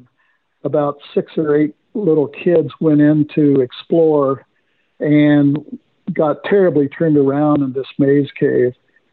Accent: Hannibal, Missouri, United States; in the neighborhood that I grew up in Hannibal. So it was a place of grand adventure.

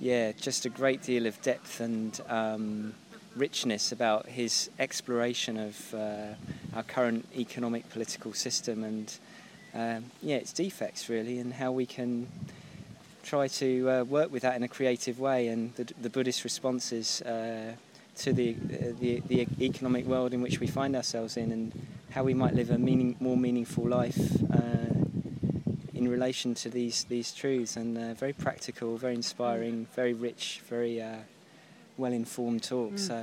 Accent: Cambridge, East of England, United Kingdom; from Cambridge.

